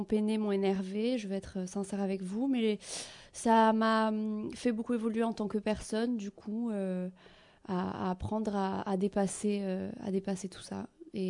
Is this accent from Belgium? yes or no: no; Corsica, France; de chez nous en Corse aussi